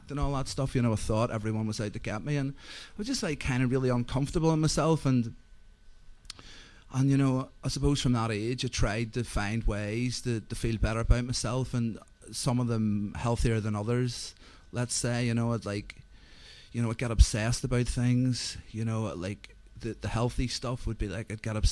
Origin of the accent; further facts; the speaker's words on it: Carrickfergus, Northern Ireland, United Kingdom; now in London, United Kingdom; as you may gather from the accent, I'm not a Londoner. I grew up in a place called Carrickfergus in Northern Ireland. It's sort of small town in the outskirts of Belfast